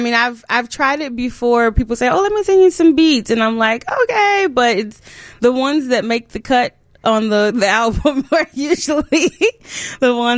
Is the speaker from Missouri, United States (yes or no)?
yes; St. Louis, Missouri, United States; now in Chicago, United States; And I'm from St. Louis originally. And once I came here, I just didn't want to leave.